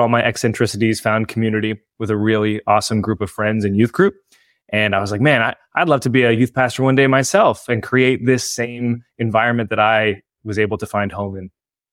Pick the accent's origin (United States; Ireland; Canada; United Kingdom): Canada; I'm Canadian. I live in Niagara-on-the-Lake, which is about an hour south of Toronto, real close to the American border.